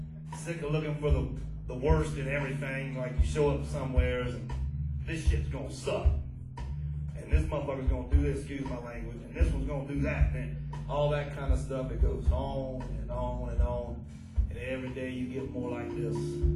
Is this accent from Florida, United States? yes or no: yes; Florida, United States; I'm from Florida. I don't sweat.